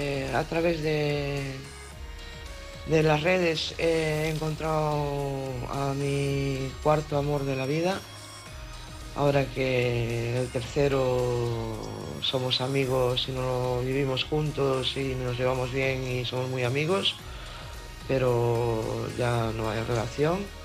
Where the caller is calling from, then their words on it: Gondomar, Galicia, Spain; de Gondomar. Ya hemos hecho alguna... Ya he hecho algún audio.